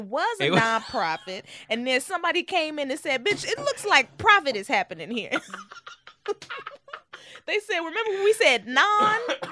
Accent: Frisco, Texas, United States; 214. I'm actually from Frisco.

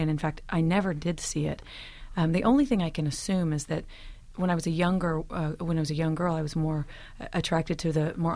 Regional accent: Oklahoma, United States; And, of course, I'm from Oklahoma, so the musical Oklahoma was the first thing I ever saw or heard.

